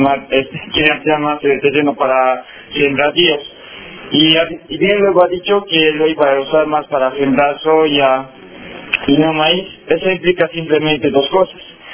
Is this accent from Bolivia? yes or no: yes; Oruro, Bolivia; vengo de Oruro.